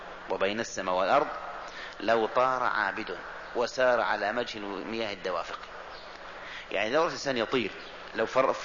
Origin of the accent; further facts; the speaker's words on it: Morocco; لما دخل وقت عندنا في المغرب